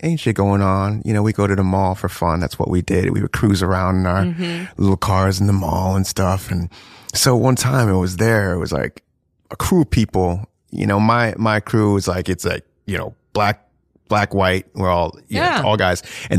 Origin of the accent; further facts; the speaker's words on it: New Jersey, United States; You know, I grew up in South Jersey, so it's kind of like, you know, these white kids.